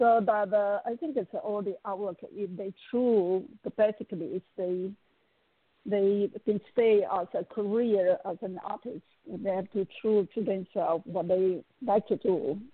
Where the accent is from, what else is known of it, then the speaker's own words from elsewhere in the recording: Taiwan; English is a second language; it reminds me about my hometown, same I come from Taiwan, the countryside, was give me a homesick that style.